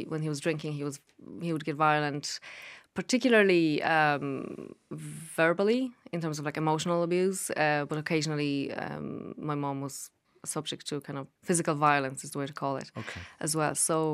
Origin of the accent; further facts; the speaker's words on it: southern Poland, Poland; I'm originally from Poland. It's a small town that I come from in the south of Poland. It's set in the mountains and it's a type of place where everybody knows everybody. It's a very small community.